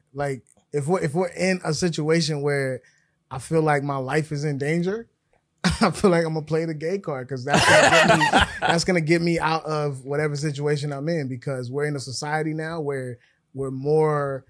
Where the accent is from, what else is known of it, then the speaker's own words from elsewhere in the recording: Minnesota, United States; Oh, I'm from Minnesota.